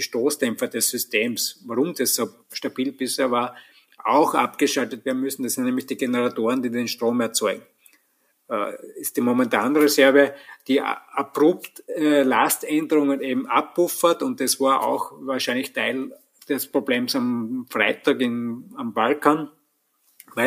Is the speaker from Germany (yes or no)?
no; Austria; Also wir haben jetzt bei uns in Österreich die Situation, dass wir am Wochenende 3000 Megawatt Wasserkraft abdrehen